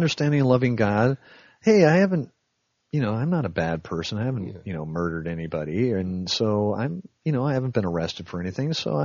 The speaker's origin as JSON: {"language": "English", "region": "New York", "country": "United States", "tie": "born or raised there", "said": "You know, growing up in New York, you get a lot of snow"}